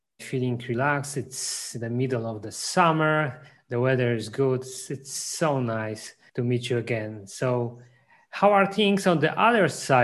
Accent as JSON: {"language": "English", "town": "Wrocław", "region": "Lower Silesian Voivodeship", "country": "Poland", "tie": "born or raised there", "lives_now": "Germany", "said": "You should go visit Wrocław, my hometown."}